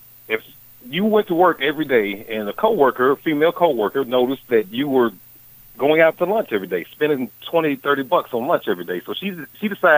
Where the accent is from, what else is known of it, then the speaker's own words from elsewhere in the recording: the South, United States; I'm from the South. I feel like that's something that a man should do.